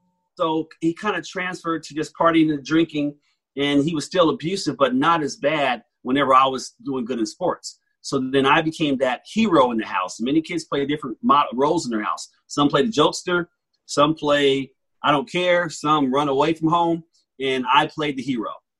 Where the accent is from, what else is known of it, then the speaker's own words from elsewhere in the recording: Trenton, New Jersey, United States; I'm originally from Trenton, New Jersey. You know where that is?